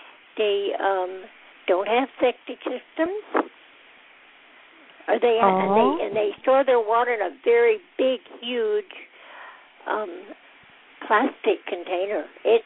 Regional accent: California, United States; now in New Mexico, United States; Yes, we've been here for 20 years. I'm from California, and it beats the heck out of California.

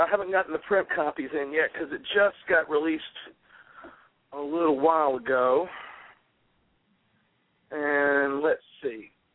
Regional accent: Gulf Coast, United States; now in Staten Island, United States; You know, I live here in Staten Island, but I'm originally from the Gulf Coast. I've been to dozens of these.

